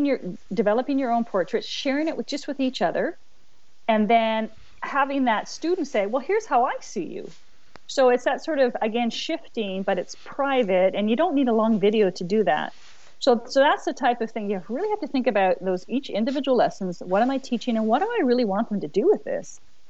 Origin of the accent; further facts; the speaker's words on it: Alberta, Canada; because I'm from Alberta, right, where we brand the cows.